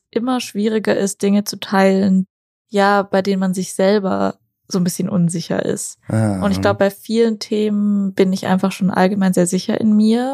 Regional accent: Stuttgart, Baden-Württemberg, Germany; Und wir kommen ja aus Stuttgart

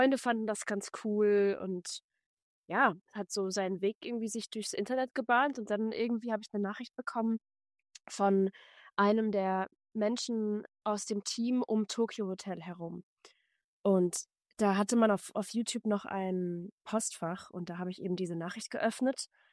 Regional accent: Offenburg, Baden-Württemberg, Germany; born there; now in Berlin, Germany; seit 2015 bin ich nach Berlin gezogen, komme gebürtig aus Offenburg am Rande des Schwarzwalds und bin eigentlich in einer Musikerfamilie aufgewachsen

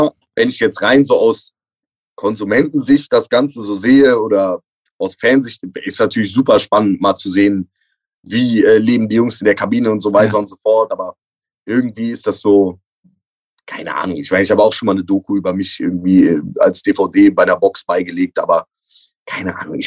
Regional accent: Cologne, North Rhine-Westphalia, Germany; Und darüber wären wir Kölner, glaube ich, sehr, sehr dankbar.

